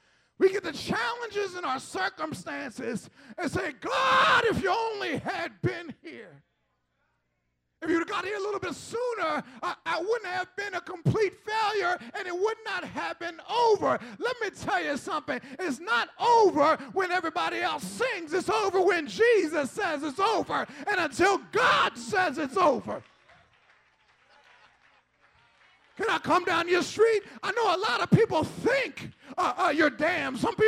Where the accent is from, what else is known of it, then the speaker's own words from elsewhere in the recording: Philadelphia, Pennsylvania, United States; You have to realize that I am a boy from Tasker Projects.